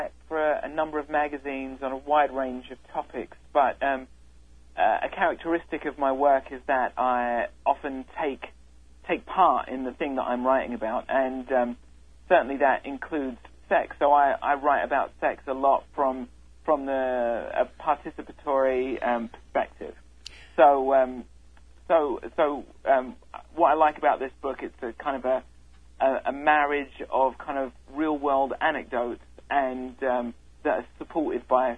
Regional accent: England, United Kingdom; I grew up in England.

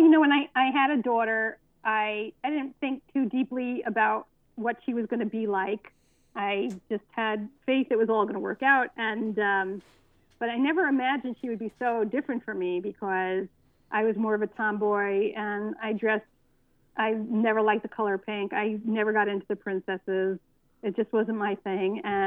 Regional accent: United States; now in Luxembourg; I'm a writer. I'm American born and bred, but I've been living overseas for many years. Now I live in Luxembourg.

